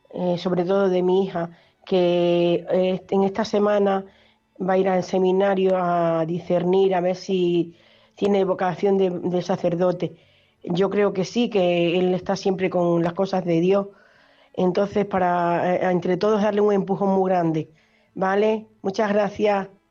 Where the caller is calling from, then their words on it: Plasencia, Extremadura, Spain; de Plasencia.